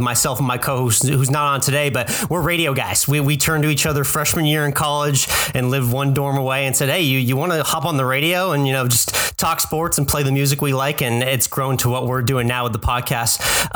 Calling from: Austin, Texas, United States; I'm listening from Austin, Texas, on the iHeartRadio app all the time

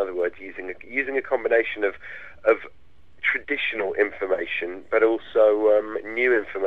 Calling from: London, United Kingdom; I'm calling from London

